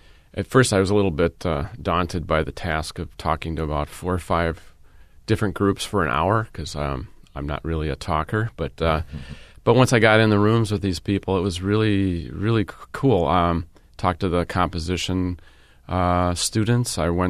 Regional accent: Menomonee Falls, Wisconsin, United States; also born or lived in Milwaukee; I was born in Milwaukee, and I grew up in Menominee Falls, but I had a lot of really sort of exciting, exotic experiences away from Milwaukee as a musician.

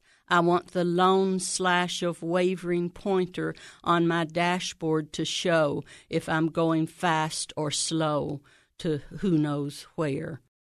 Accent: Xenia, Ohio, United States; I'm from Xenia.

